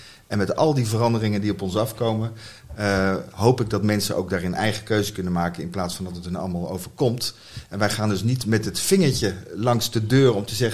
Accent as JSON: {"language": "Dutch", "region": "North Brabant", "country": "Netherlands", "moved": "as an adult", "lives_now": "The Hague, Netherlands", "said": "Ik ben een Brabander."}